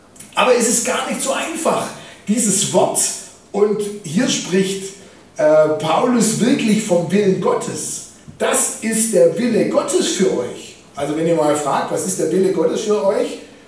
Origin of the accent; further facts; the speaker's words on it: Baden-Württemberg, Germany; Ich komme aus dem Schwäbischen, wie man unschwer verstecken kann. Wohne nordöstlich von Stuttgart